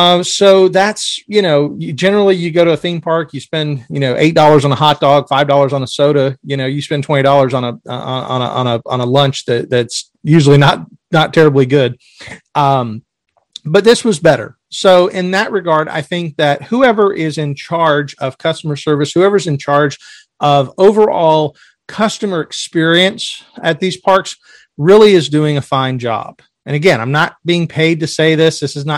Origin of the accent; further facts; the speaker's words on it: Florida, United States; I am from Florida. This is the patron state of theme parks.